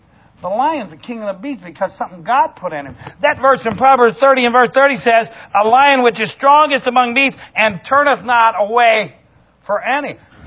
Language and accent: English; Toledo, Ohio, United States; when I was a kid, I grew up outside Toledo, Ohio. And when I was a kid, we went to the Toledo Zoo.